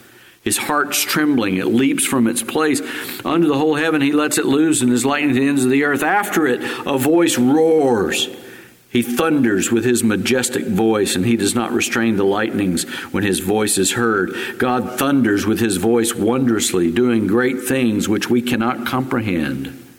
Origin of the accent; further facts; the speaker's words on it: Texas, United States; Growing up in West Texas, I've seen some thunderstorms that will make you fear for your life.